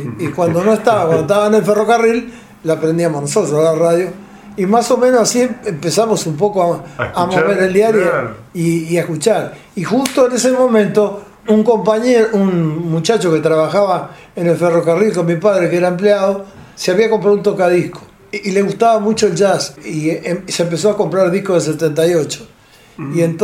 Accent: Concordia, Entre Ríos, Argentina; se dio la casualidad que en mi pueblo, en Concordia, y lo nombro porque lo quiero mucho a mi pueblo

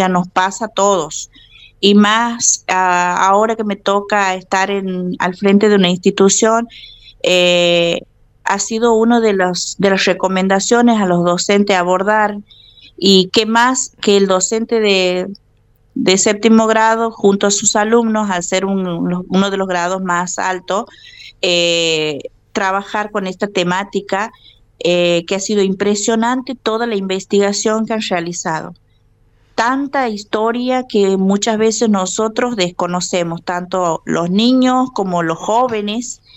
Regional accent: Weisburg, Santiago del Estero, Argentina; Yo soy de aquí de Weisburg, soy nacida, criada

